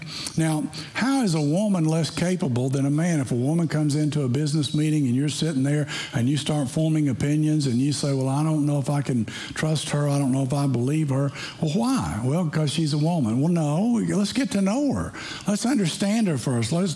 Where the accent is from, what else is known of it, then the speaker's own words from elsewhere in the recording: Tennessee, United States; And he was from Tennessee, and I'm from Tennessee, and we connected and talked together.